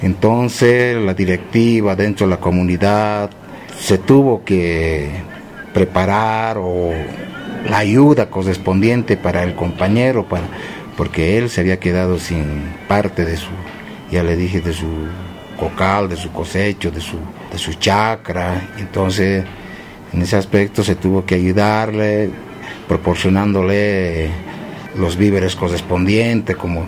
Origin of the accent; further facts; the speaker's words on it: Chulumani, La Paz, Bolivia; Yo soy de los Yungas, soy de la localidad de Chilumani